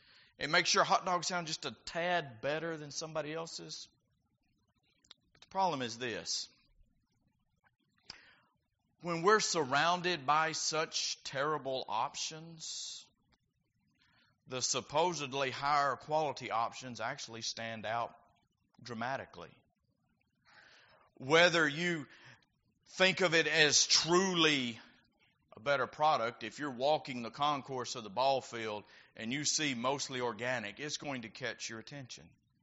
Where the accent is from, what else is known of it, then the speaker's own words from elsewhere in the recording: Texas, United States; in my case, growing up outside of Dallas, going to Arlington and having a brat and kraut.